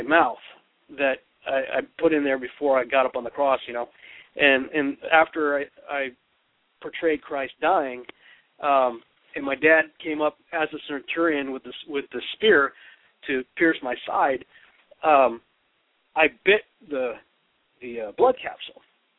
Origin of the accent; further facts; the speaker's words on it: Massachusetts, United States; And, of course, growing up in Massachusetts, it's a very heavy Catholic environment.